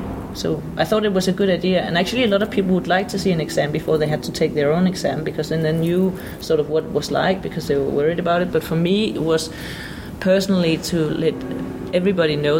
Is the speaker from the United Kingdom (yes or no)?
no; Denmark; when I was a child, I grew up in Denmark